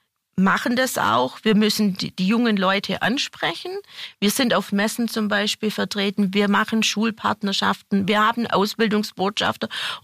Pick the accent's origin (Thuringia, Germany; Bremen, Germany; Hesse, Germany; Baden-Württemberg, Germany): Baden-Württemberg, Germany; das Kammergebiet geht von der Ostalb, wo ich herkomme, bis zum Bodensee.